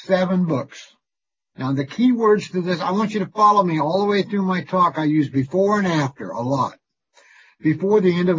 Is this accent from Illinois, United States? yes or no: no; Logansport, Indiana, United States; I was born in Logansport, Indiana, September 3rd, 1943. I'm 78 years old. I went to Clymer's Grade School, a three-room schoolhouse, and a lunchroom is all it was.